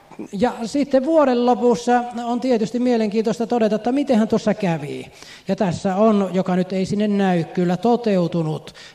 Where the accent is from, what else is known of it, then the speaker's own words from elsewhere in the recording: Lappeenranta, South Karelia, Finland; te olette todella pohjalaisia ja meidän karjalaisten pitää hävetä. Siis meillä Lappeenrannassa, kun oli vastaava tilaisuus nyt viikko sitten